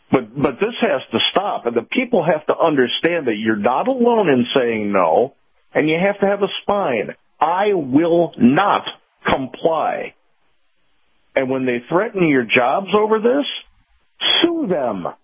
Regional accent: Chicago, Illinois, United States; I grew up in Chicago.

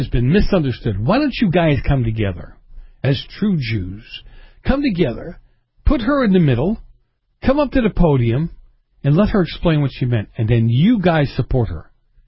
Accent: Boston, Massachusetts, United States; now in California, United States; I grew up in Boston, so I came here to California.

